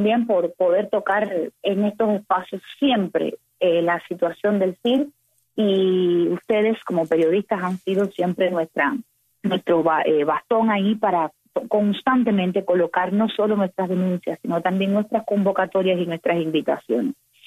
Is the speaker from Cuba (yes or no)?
yes; Cuba; porque es que aún y todos somos cubanos y cubanas, ¿verdad?